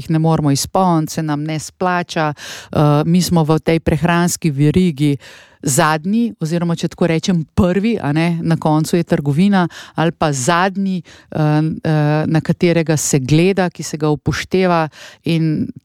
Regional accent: Central Slovenia, Slovenia; sama prihajam iz Barja

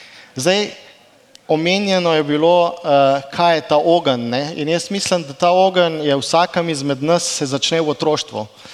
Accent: Dutovlje, Coastal–Karst, Slovenia; Tu blizu sem, izhajam iz Dutovelj na Krasu

